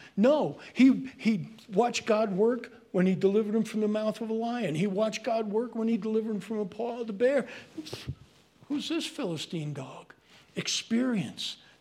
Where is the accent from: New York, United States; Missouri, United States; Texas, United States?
New York, United States; I'm a New Yorker